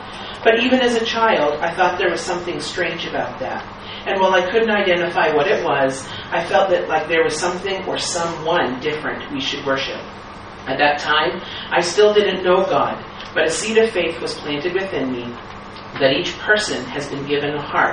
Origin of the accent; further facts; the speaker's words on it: Gifu, Japan; I grew up in Gifu Prefecture. In my childhood, Japan and China were at war